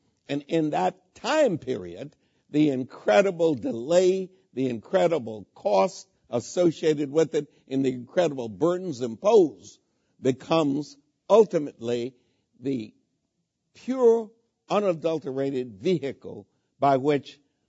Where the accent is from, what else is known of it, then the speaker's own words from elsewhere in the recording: Texas, United States; I am an immigrant. I came from Texas, and I came here looking for a better opportunity, and I got a better opportunity.